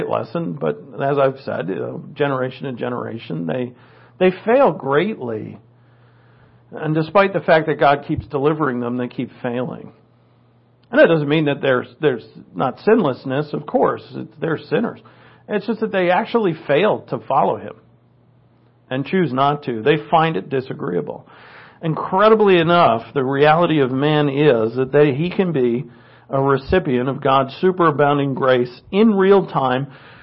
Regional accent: New England, United States; accent: New England; Like I said, I go to my New England accent when I say doctor.

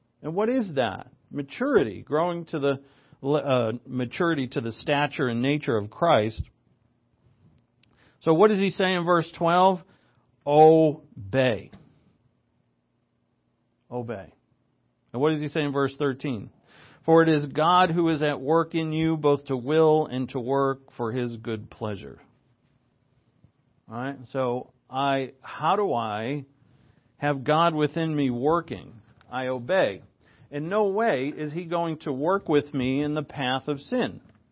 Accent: Providence, Rhode Island, United States; where I grew up in Providence

